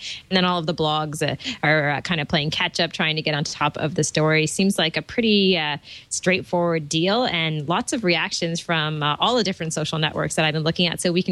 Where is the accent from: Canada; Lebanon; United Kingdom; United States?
Canada; Toronto, Ontario; from Toronto, Ontario, Canada.